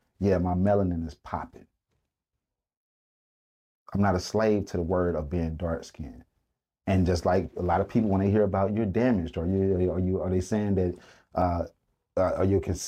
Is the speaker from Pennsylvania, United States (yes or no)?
no; Atlanta, Georgia, United States; I am from the South. I grew up in the city of Atlanta. I'm from the west side of Atlanta.